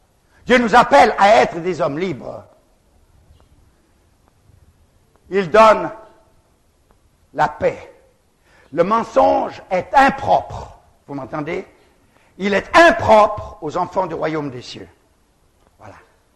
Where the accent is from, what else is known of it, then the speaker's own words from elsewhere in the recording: Gabon; Je me souviens quand j'étais un petit garçon, j'ai grandi là-bas au Gabon